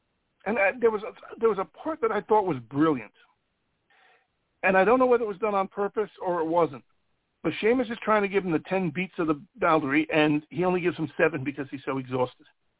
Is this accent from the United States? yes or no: no; Ireland; which is we're so pale. being Irish